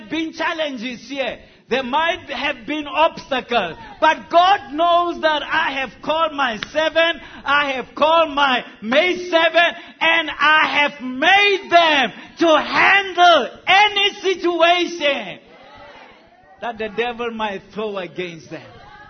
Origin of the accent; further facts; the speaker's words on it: Tembisa, Gauteng, South Africa; By the way, I was born and bred in Tembisa, so I was in the fighting small boy there, you know, and so I know of this experience.